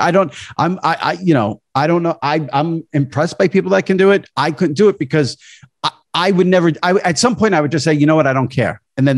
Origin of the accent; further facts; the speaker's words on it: New York, United States; I'm a New Yorker. I grew up listening to Mike the Mad Dog.